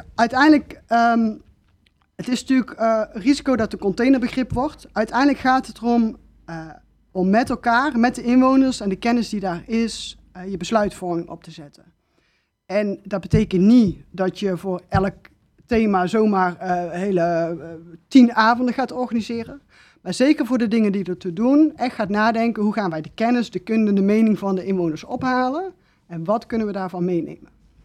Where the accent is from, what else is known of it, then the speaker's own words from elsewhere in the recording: Tilburg, North Brabant, Netherlands; ik kwam in mijn jeugd uit Tilburg